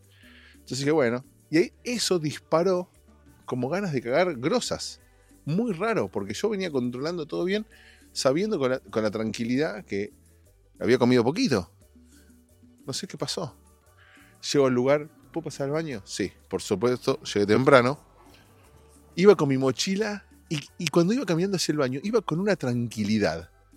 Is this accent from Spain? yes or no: no; Argentina; moved away; No es de cipayo esto, porque cuando yo me fui de Argentina no había.